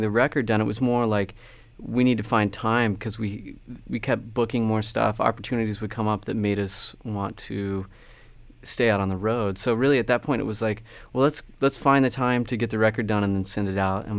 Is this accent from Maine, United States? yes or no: no; Oklahoma, United States; Where I grew up in Oklahoma, I was listening to a lot of Top 40